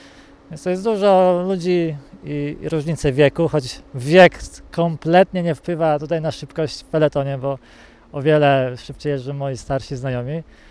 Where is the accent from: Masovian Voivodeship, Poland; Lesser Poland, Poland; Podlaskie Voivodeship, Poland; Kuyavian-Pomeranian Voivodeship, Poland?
Kuyavian-Pomeranian Voivodeship, Poland; Mogilno; A wiesz, jesteśmy z Mogilna, więc też tutaj tak łatwy dojazd